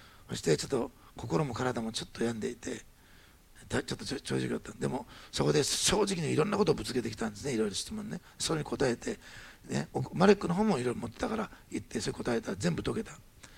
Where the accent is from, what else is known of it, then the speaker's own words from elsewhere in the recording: Osaka, Japan; 私大阪です。